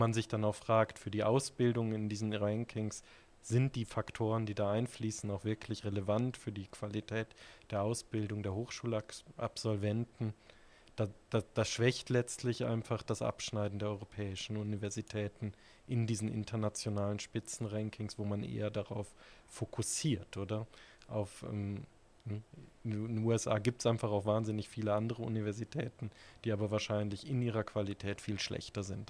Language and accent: German; Germany; Das war für mich als Deutscher unverständlich